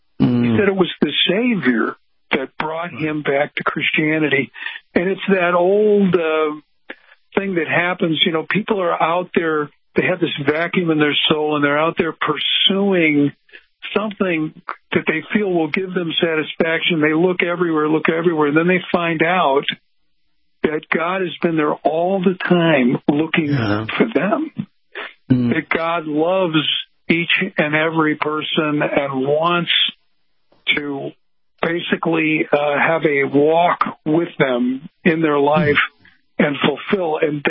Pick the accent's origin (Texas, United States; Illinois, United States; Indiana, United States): Illinois, United States; Chicago; Walter Payton being the legendary running back from my hometown, the Chicago Bears.